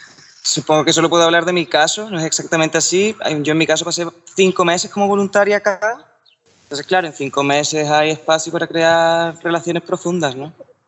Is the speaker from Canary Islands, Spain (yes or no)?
no; Málaga, Andalusia, Spain; moved away; yo vengo de Málaga y llegué hace 2 años.